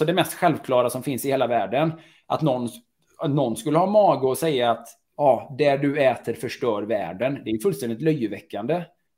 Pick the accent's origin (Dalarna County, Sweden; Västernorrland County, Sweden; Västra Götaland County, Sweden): Västra Götaland County, Sweden; producenter som finns här nära min hemstad i Sjuhäradsbygden.